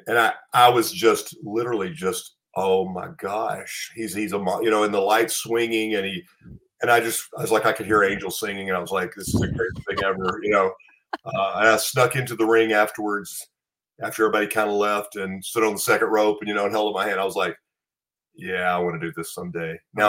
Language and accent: English; Pine Bluff, Arkansas, United States; I grew up in Pine Bluff, Arkansas.